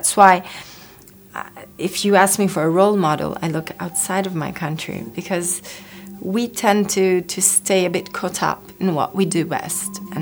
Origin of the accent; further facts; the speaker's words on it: Rome, Lazio, Italy; I'm from Rome, and I love music too.